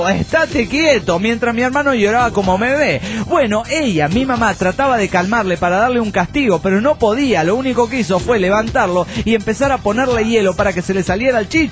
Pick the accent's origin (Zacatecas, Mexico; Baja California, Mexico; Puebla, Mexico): Baja California, Mexico; Tijuana; de Tijuana, México.